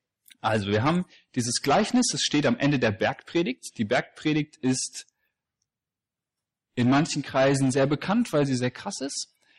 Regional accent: Potsdam, Brandenburg, Germany; now in Giessen, Germany; Ich bin seit 3 Wochen hier in Gießen, ich komme aus Gießen, Entschuldigung, in Potsdam, ich weiß ganz genau, wo ich bin. Meine Frau und ich, wir sind hierher gezogen

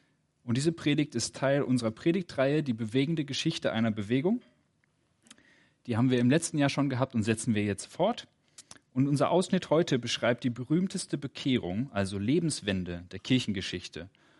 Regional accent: Wuppertal, North Rhine-Westphalia, Germany; born there; Ich bin 1989er Jahrgang im April geboren, also noch vor dem Mauerfall. Allerdings in Wuppertal in NRW

